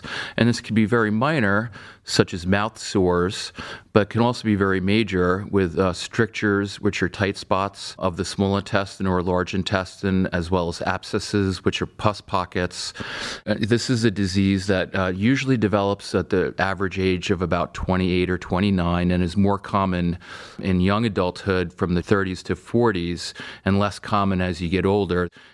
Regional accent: Stony Brook, New York, United States; Well, I grew up in Stony Brook, Long Island, and I went to a medical school at the University of Vermont

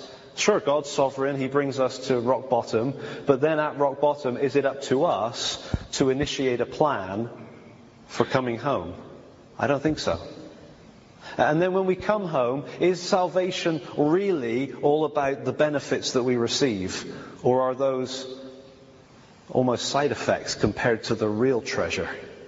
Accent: England, United Kingdom; I am actually British, by the way. I haven't clarified that. You may not think so with my accent, but I am English.

